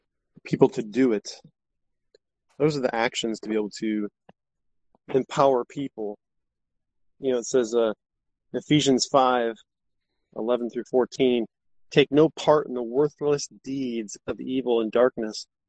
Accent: Ohio, United States; also born or lived in Michigan; I'm from Ohio, but I'm also from Michigan.

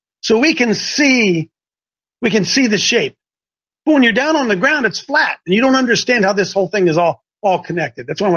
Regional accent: Ohio, United States; This is my hometown. And I went, not hometown, home county, same county.

